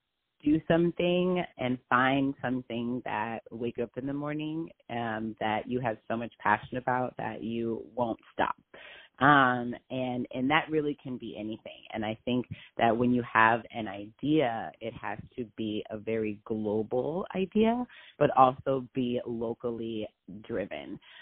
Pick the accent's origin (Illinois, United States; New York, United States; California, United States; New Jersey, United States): California, United States; Los Angeles; I am born and raised in South Los Angeles, California. And then, you know, I went to college on the East Coast.